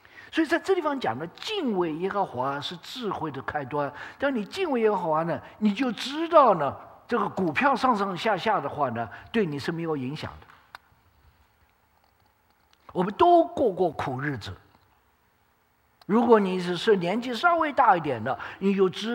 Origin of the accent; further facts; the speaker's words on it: China; 我们中国人讲，我们中国有句话也讲